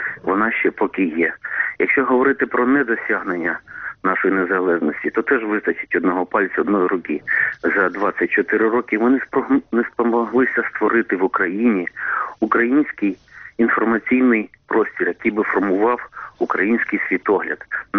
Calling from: Ternopil, Ternopil Oblast, Ukraine; Доброго ранку, Україна. … Тернопіль.

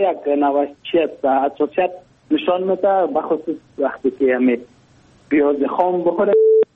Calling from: Mazar-i-Sharif, Balkh, Afghanistan; از مزار شریف

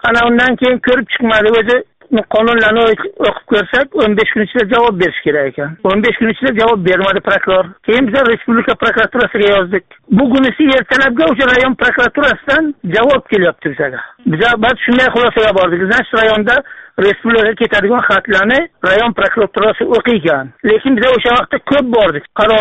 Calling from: Russia; Rossiyaga ishlashga, pul ishlashga keldik. Hozir Rossiyadan qo'ng'iroq qilyapman sizga.

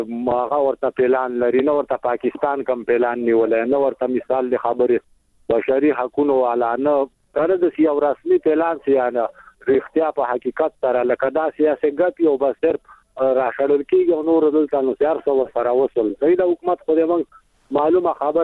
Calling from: Laghman, Afghanistan

